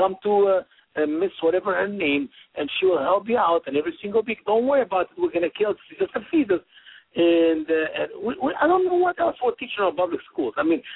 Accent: Egypt; I can take you today to Egypt, my home country, and we have, 18 million Christians there?

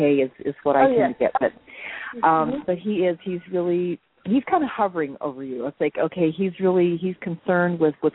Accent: Hawaii, United States; born there; Like I said, I was born in Hawaii.

